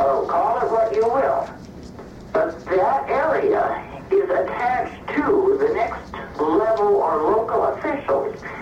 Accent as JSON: {"language": "English", "region": "South Dakota", "country": "United States", "said": "Now, my home state happens to be South Dakota."}